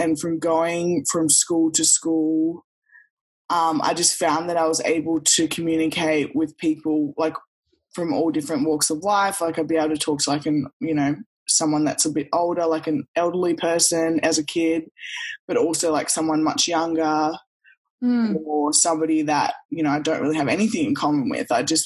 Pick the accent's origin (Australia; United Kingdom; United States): Australia; But then also growing up in Australia as, African-American kids, we stood out a lot.